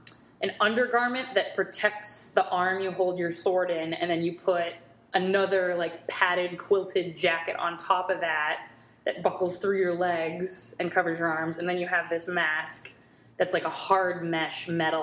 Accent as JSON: {"language": "English", "region": "Illinois", "country": "United States", "tie": "born or raised there", "moved": "as an adult", "said": "So I grew up outside of Chicago, Northwest suburbs, Midwest, came out here for school and I went to Emerson College"}